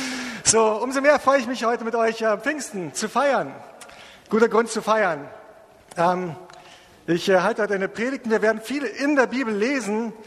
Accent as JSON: {"language": "German", "town": "Munich", "region": "Bavaria", "country": "Germany", "tie": "born there", "said": "als Münchner, als geborener Münchner in Bayern."}